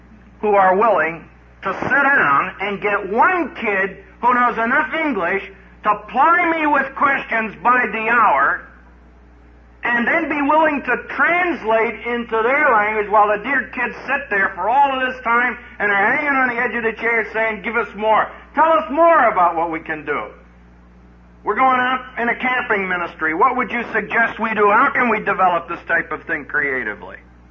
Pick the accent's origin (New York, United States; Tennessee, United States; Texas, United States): Texas, United States; You know, I'm from Texas, where the Johnson grass grows tall, and where Southern Baptists flourish.